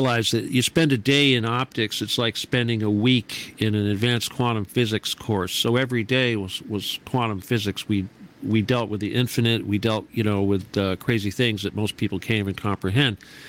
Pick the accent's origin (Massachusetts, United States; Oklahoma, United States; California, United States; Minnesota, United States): California, United States; born there; But first of all, I was born in California. I'm a twin, 1958.